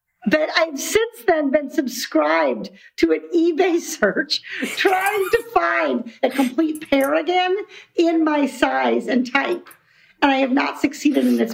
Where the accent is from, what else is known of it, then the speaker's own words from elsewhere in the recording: Iowa, United States; I grew up in Iowa, far from the ocean.